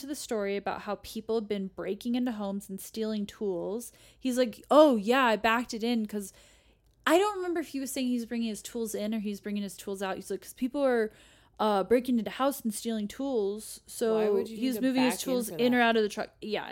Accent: Colorado, United States; we're from Colorado, so we see more of that stuff.

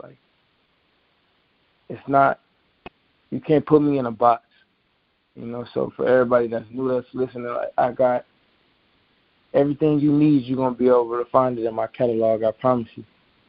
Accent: Los Angeles, California, United States; I'm from Los Angeles. I'm a versatile artist.

